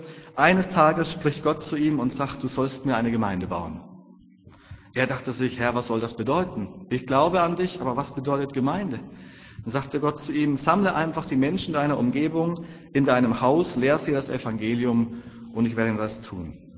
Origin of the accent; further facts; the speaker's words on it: Germany; wir sind ja als Deutsche immer so ein bisschen Skeptiker, was Zahlen betrifft.